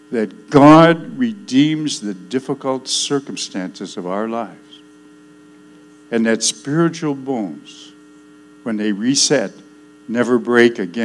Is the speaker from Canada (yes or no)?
yes; Acadia, Canada; I'm French-Canadian and I come from Acadia.